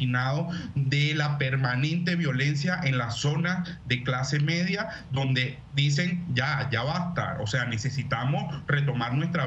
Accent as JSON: {"language": "Spanish", "country": "Venezuela", "said": "da tristeza como venezolano"}